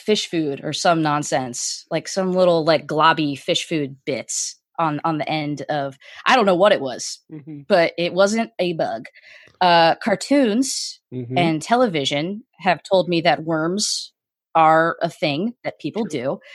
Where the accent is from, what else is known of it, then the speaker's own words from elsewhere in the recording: Miami, Florida, United States; I am from Miami, Florida.